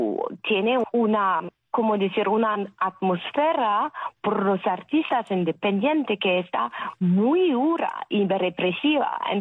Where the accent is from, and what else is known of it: France; accent: French; Spanish is a second language